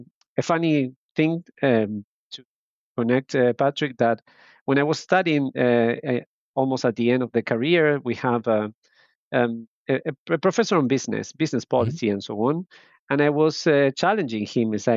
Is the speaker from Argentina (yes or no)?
yes; Argentina; English is a second language; I was born and raised in Argentina, in a small town, very small, of 7,000 people living there.